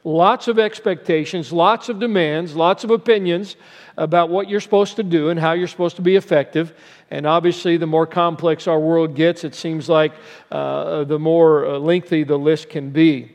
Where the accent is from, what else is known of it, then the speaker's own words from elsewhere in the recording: Albuquerque, New Mexico, United States; now in Colorado, United States; told people I was from New Mexico, they thought I lived in a foreign country, but it is a state just below Colorado where I live now.